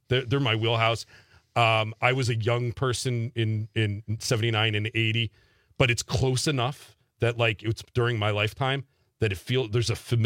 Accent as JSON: {"language": "English", "region": "New York", "country": "United States", "tie": "born or raised there", "said": "When I was a kid growing up in New York, I was a Mets fan in the 80s, and RC was all over Shea Stadium."}